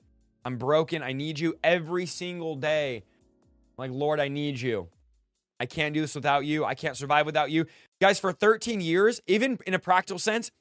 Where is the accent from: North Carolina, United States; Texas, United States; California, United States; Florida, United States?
California, United States; Manteca; Yeah, from Manteca. Guys, I'm from Manteca, California. And everyone in the chat saying, where's that?